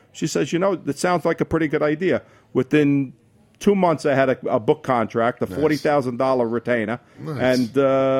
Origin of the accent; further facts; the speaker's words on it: East New York, New York, United States; Growing up in East New York, it was just, you know, it was in the 60s.